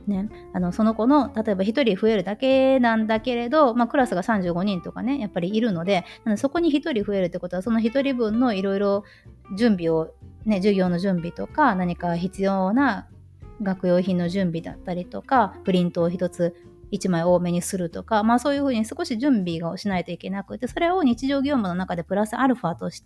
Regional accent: Tokushima, Japan; 自分の実家の徳島に帰る予定がなかったとしてね

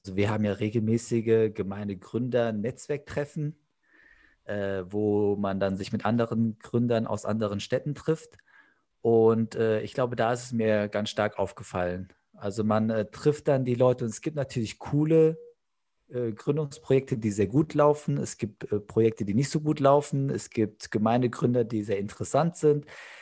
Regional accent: Frankfurt, Hesse, Germany; ich bin ja Frankfurter, ich kenne das nicht anders.

